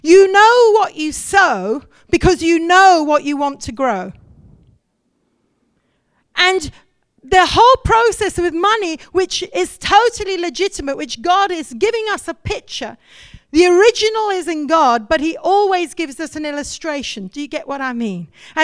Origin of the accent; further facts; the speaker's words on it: India; I'm a missionary kid. I grew up in India, missionary